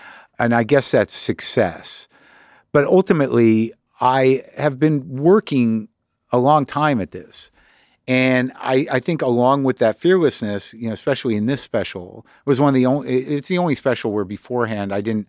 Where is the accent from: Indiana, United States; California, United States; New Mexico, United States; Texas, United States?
New Mexico, United States; Albuquerque; also born or lived in New Jersey; I grew up in, you know, towny culture in Albuquerque, but I was from Jersey